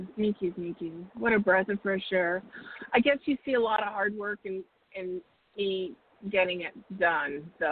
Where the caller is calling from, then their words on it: Arizona, United States; And from Arizona.